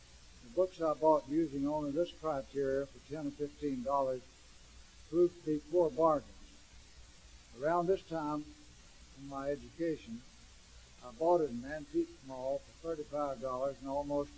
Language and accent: English; Radford, Virginia, United States; My mother, who was on the school board in my hometown of Radford, Virginia